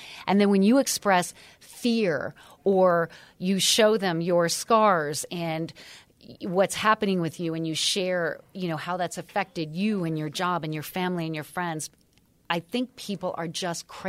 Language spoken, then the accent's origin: English; Lake Tahoe, United States; Yes, I grew up in Lake Tahoe. I've been skiing since I was two.